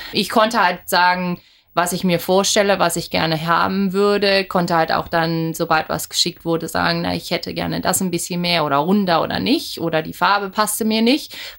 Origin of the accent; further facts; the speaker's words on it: Germany; now in Brisbane, Australia; Ich bin vor über 13 Jahren von Deutschland nach Australien gezogen, Brisbane. Lebe hier mit meinem Mann und mit meinen zwei Kindern Pip und Lars.